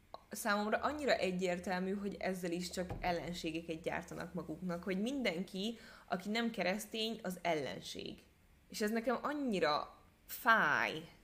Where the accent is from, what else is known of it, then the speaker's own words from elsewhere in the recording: Hungary; Nekem magyarként eléggé fájt, hogy így elbasszák a megítélésünket.